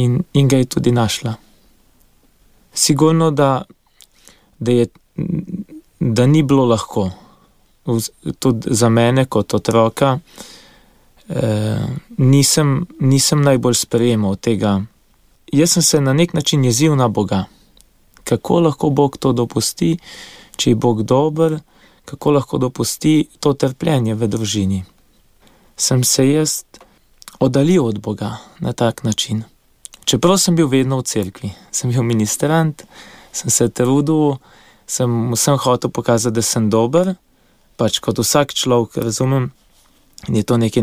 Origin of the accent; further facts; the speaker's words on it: Gorenja vas pri Šmarjeti, Southeast Slovenia, Slovenia; iz Gorenje vasi pri Šmarjeti. Izhajam iz družine šestih otrok. V osnovno šolo sem obiskoval v Šmarjeti, biotehniško gimnazijo v Novem mestu.